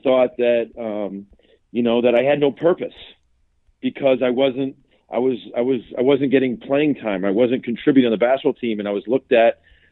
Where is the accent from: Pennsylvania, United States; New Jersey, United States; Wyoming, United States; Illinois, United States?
Illinois, United States; Naperville; I grew up in Naperville, Illinois, and I was born and raised Catholic.